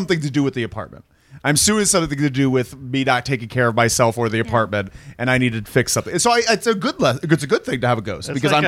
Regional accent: New Jersey, United States; I'm from New Jersey.

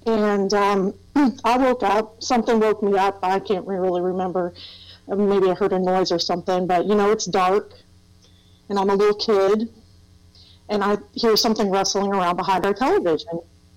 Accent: Thomas, West Virginia, United States; we'd always end up back in Thomas, West Virginia, which is where I consider my hometown. So, yeah, I lived there for a long time. In Thomas, West Virginia, and if you've never been there, it's a little mountain town. It was a coal mining town.

